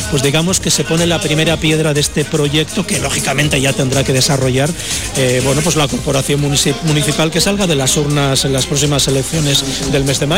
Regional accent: Andalusia, Spain; somos muy andaluces.

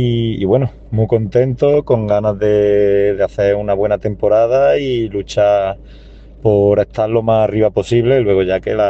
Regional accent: Priego de Córdoba, Andalusia, Spain; Lucena es un pueblo que está cerca de mi pueblo natal, ¿no?, de Priego de Córdoba, donde yo vivo.

